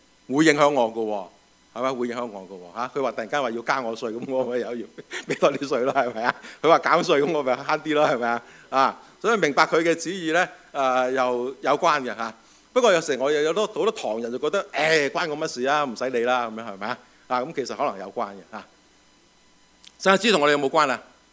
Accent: Dongguan, Guangdong, China; now in United States; 我翻咗鄉下，我鄉下咧東莞啊，東莞常最靚啊

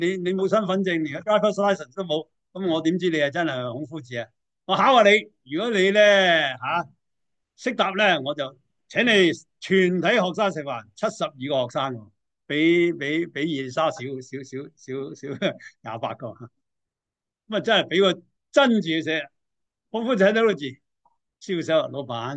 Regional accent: China; 我哋中国人最叻，即系最受人崇拜咧

